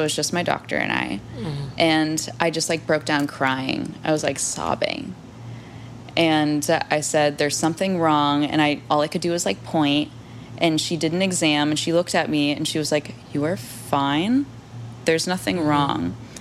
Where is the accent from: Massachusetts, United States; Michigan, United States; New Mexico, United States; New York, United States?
Massachusetts, United States; I grew up in Massachusetts, which is a pretty progressive state